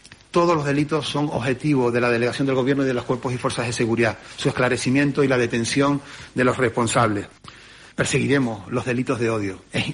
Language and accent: Spanish; Canary Islands, Spain